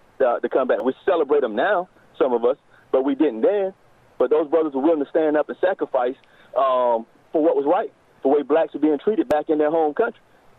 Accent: North Carolina, United States; So I'm from North Carolina.

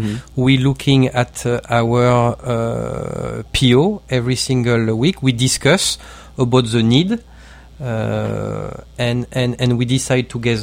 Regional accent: Marseille, Provence-Alpes-Côte d'Azur, France; English is a second language; also born or lived in England; now in United States; I'm from Marseille, mm-hmm. okay? So it's not too far away from Italy.

